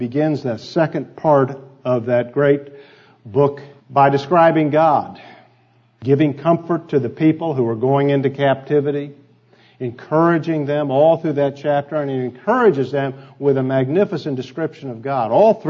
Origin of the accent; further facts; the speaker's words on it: Kansas City, United States; I thought of my own experience as a boy growing up in Kansas City. Every year it snows there.